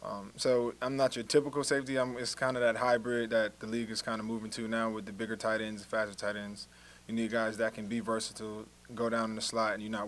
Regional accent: New Jersey, United States; And like I said, I'm from New Jersey, so I'm familiar with the area.

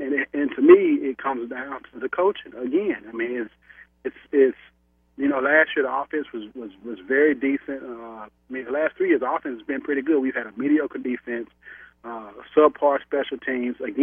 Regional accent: Louisiana, United States; I mean, I'm from Louisiana. I'm excited to see that they're losing

